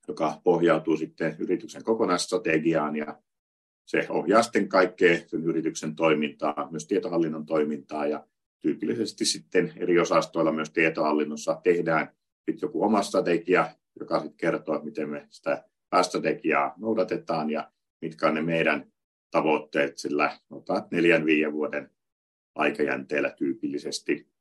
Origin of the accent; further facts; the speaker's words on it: Jyväskylä, Central Finland, Finland; Olen Jyväskylästä kyllä kotoisin, mutta lähdin tuonne sitten pariksi vuodeksi opiskelemaan